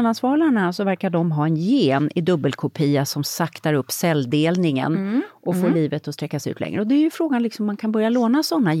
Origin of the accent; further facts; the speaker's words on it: Sweden; Kryddade, för jag tänkte, det är ju svenskt. Mm. Han ville ha något från mitt hemland.